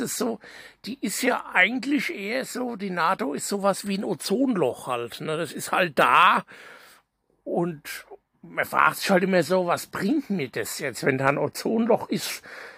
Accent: Hesse, Germany; born there; accent: Hessian; now in Ruhr area, Germany; ich bin ja jetzt im Ruhrpott unterwegs, ja, aber ich bin ja gebürtiger Hesse. Also, hört man kaum, ich habe nur so ganz leichte Akzent, aber so ein bisschen hört man es schon, ne.

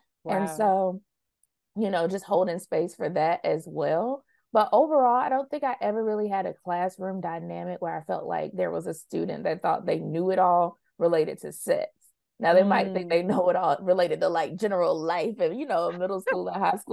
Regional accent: North Carolina, United States; Yeah, so I'm from North Carolina, and so I was a case manager in North Carolina for a bit at the local YWCA in Greensboro.

